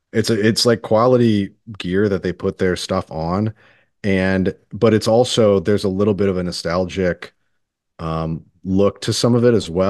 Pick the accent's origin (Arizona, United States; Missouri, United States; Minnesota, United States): Missouri, United States; St. Louis; I am familiar with this. I grew up in St. Louis. I know